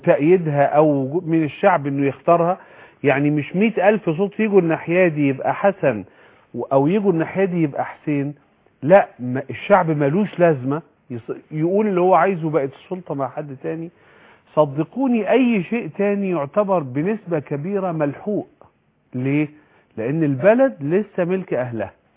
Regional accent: Egypt; إحنا دلوقتي حاليا في اللحظة دي كمصريين

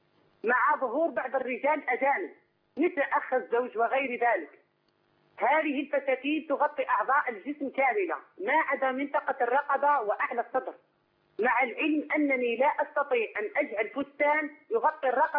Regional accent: Algeria; أنا من الجزائر يا أخي

